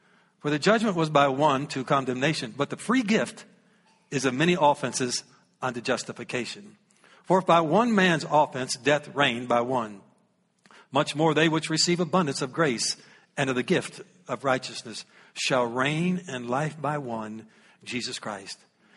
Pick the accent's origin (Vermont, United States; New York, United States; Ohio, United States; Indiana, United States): Ohio, United States; I'm from Ohio.